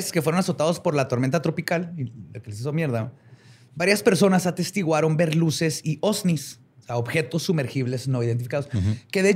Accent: Ciudad Juárez, Chihuahua, Mexico; Somos de Juárez, estamos igual de jodidos, no se preocupen.

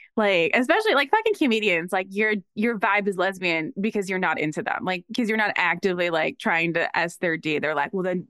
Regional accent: Baltimore, Maryland, United States; born there; I was born in Baltimore.

